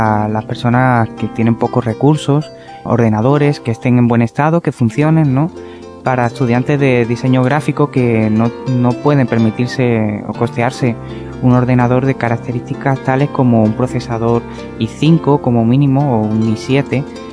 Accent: Andalusia, Spain; en Andalucía, que es de donde yo soy

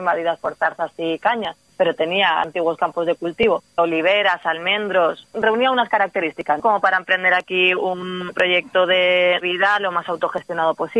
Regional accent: Valencia, Valencian Community, Spain; Luego también hay gente que venimos de Valencia

